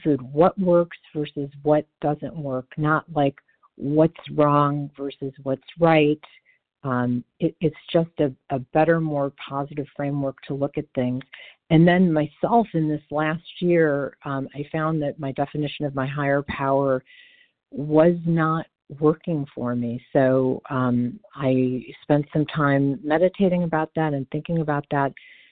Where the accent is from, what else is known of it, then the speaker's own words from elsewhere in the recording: California, United States; I'm from California, and it's good to be on the line.